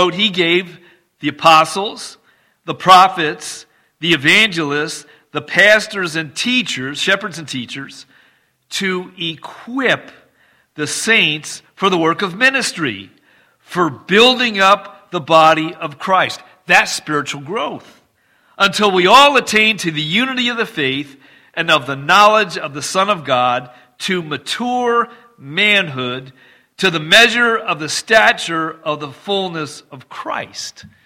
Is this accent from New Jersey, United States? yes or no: yes; New Jersey, United States; although I'm from Jersey, I talk fast.